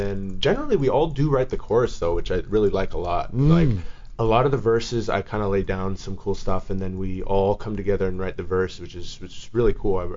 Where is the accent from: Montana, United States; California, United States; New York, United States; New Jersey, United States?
California, United States; Sacramento; now in Los Angeles, United States; I was kind of born and raised in Sacramento. And then I ended up moving down here right when I was about like 18.